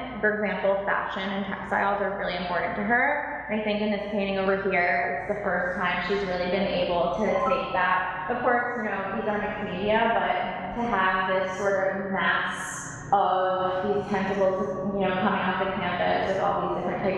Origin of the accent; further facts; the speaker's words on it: Miami, Florida, United States; I'm originally from Miami, but I studied fine art and art history there.